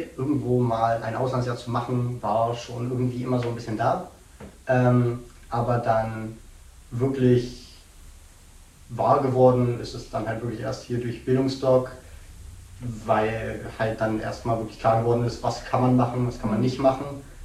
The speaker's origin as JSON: {"language": "German", "town": "Dresden", "region": "Saxony", "country": "Germany", "said": "ich komme aus Dresden."}